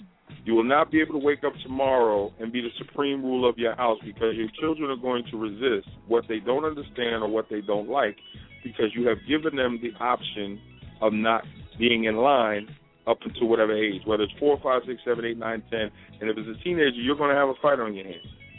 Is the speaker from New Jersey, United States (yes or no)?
yes; Carneys Point, New Jersey, United States; And like I said, I'm from the Carneys Point area.